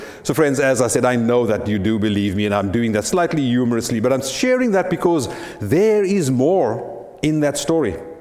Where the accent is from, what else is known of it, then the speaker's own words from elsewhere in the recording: South Africa; I tell you that I am a South African of mixed race origin